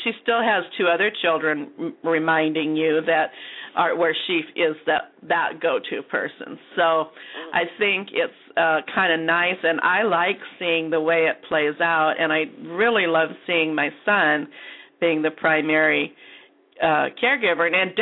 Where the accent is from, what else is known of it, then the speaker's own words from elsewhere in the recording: Midwest, United States; I was from the Midwest, so he wasn't really a talker either.